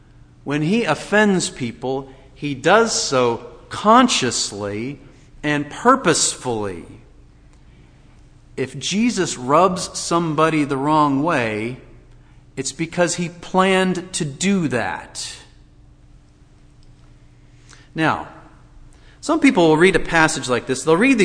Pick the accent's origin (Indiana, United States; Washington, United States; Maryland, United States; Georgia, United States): Washington, United States; I think most of you know that I come from the Pacific Northwest, Washington State, the state that people make jokes about it.